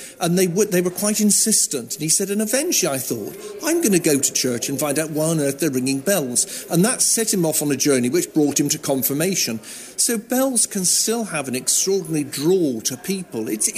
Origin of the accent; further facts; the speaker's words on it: South West England, United Kingdom; I was brought up down in Wiltshire